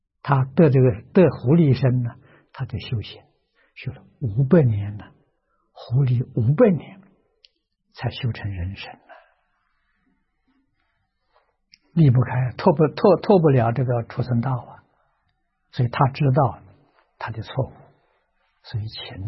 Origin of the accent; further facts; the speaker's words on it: China; 我们中国人讲的伦常道德啊，你做得很不错啊